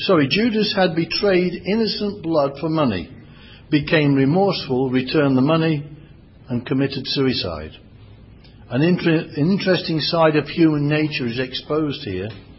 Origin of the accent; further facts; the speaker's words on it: England, United Kingdom; They knew where he came from, like you know I come from England.